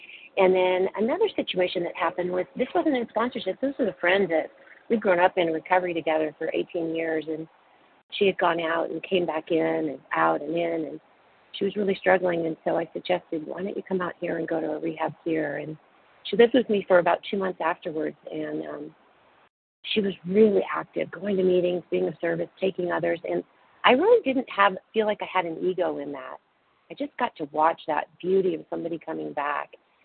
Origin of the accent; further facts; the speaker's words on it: Newport Beach, California, United States; Oh, I'm from Newport Beach. Oh, California.